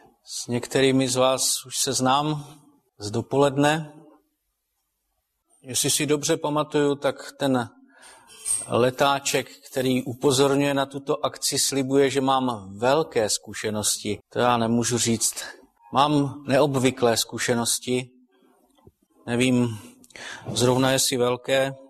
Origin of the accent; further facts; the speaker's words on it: Chrudim, Pardubice Region, Czechia; A pocházím z Chrudimi, to je, co by odtud dvakrát kamenem dohodil.